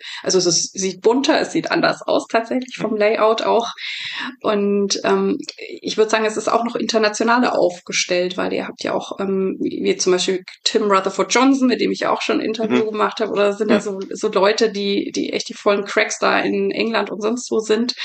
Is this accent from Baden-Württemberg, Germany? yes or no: no; Nuremberg, Bavaria, Germany; ich bin in Nürnberg groß geworden und zur Schule gegangen und habe da auch so Kinderrollen am Opernhaus gesungen